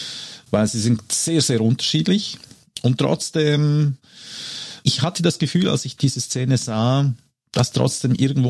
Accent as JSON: {"language": "German", "region": "Graubünden", "country": "Switzerland", "tie": "born or raised there", "said": "ich bin im Kanton Graubünden aufgewachsen und da lernt man natürlich Skifahren"}